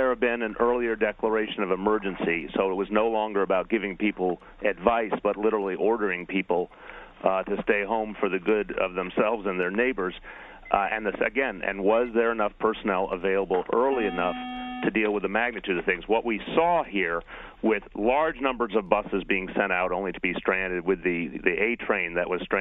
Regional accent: New York City, New York, United States; but I can tell you as a New Yorker, the response is very different than anything I've seen in the last decade or two.

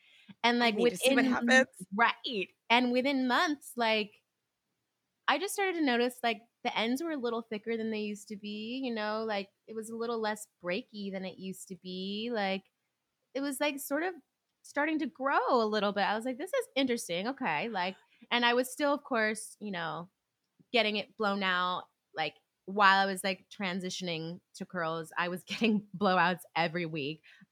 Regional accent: California, United States; when I moved to New York for Broadway was that I'm from California and like, you know, we have that desert heat, honey, from Nevada.

